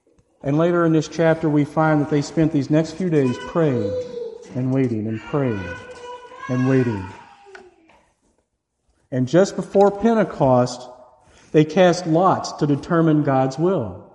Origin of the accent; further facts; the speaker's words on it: Texas, United States; So I grew up in Texas. And I fortunately was never close enough to hear one